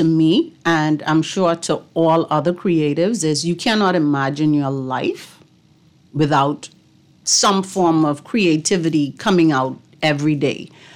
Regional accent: Knowles, Cat Island, Bahamas; So I'm from Cat Island. I'm from Knowles's and a Bluff. So you know that's the cultural hub of the Bahamas. And I grew up in a family where Bahamian culture was promoted

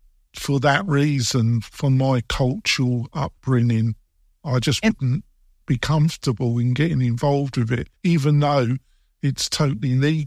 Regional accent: England, United Kingdom; because I come from England, these type of schemes are totally illegal in the UK.

